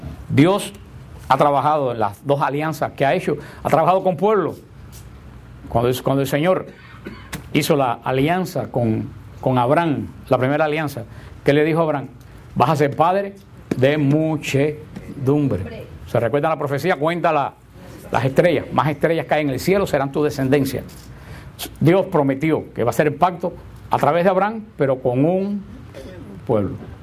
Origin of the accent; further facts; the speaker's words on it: Cuba; born there; como el pueblo histórico mío, Cuba, donde yo nací